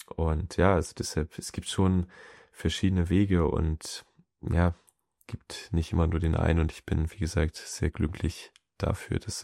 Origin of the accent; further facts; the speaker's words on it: Bad Schwartau, Schleswig-Holstein, Germany; also born or lived in Flensburg; Gut, ich bin in Flensburg geboren, aber so richtig, ich glaube, bis ich 1 oder 2 war, und dann eigentlich meine ganze Kindheit in Bad Schwartau in Lübeck, Bad Schwartau, Marmeladenstadt.